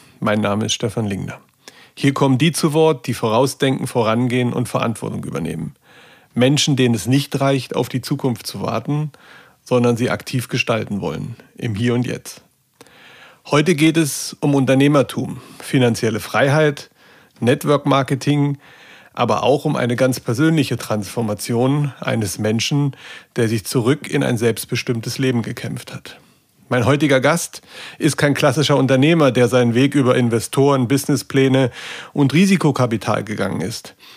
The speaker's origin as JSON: {"language": "German", "region": "Berlin", "country": "Germany", "said": "Icken, ja. Also Icke aus Berlin"}